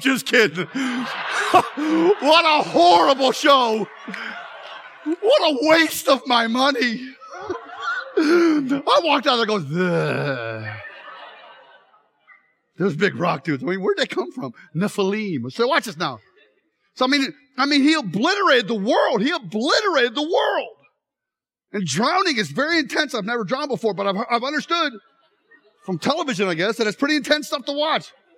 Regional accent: Ohio, United States; I am from Ohio. Why are you making fun of me? That's horrible. Ohio rocks.

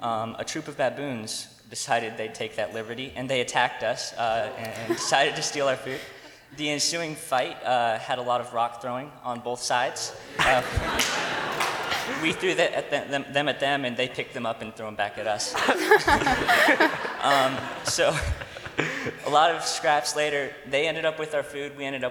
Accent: Kenya; now in United States; So although I've lived here in the States for the past 4 years, and I was born here, I grew up in Kenya, East Africa.

